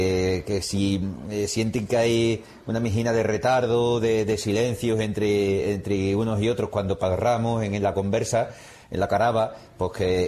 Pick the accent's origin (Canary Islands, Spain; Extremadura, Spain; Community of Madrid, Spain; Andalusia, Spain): Extremadura, Spain; Yo todavía sí cuento, ¿eh? Cuento como extremeño todavía.